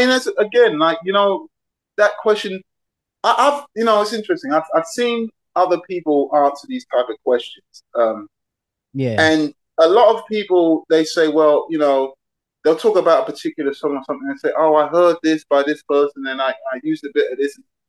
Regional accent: Barking, London, United Kingdom; born there; I was born just outside London, a place called Essex, which is it's weird because where I was born, I was born in Barking Hospital, but then right down the road is Romford, which is a London borough

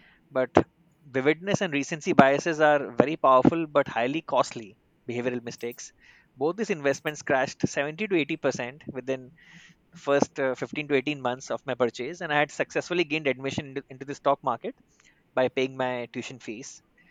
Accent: Kolkata, West Bengal, India; So I come from a family of four and I was born and brought up in Kolkata, India.

